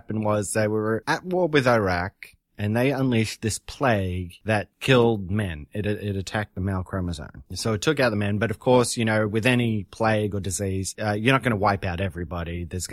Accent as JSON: {"language": "English", "country": "Australia", "said": "it feels good for me because I'm from Australia"}